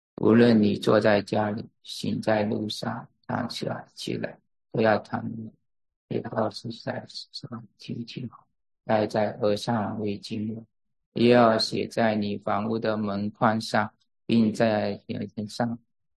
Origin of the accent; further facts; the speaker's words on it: China; 大家都比较像我们中国人一样啊，都是有用字里行间来表达一个意思啊